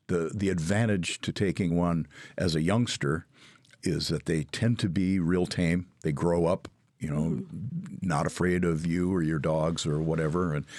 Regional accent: Minnesota, United States; I grew up in Minnesota.

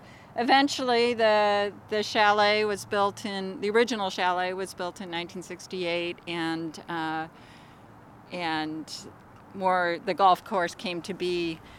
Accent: Anchorage, Alaska, United States; I grew up in Anchorage, born and raised here, and my parents were original members of the Nordic Ski Club of Anchorage

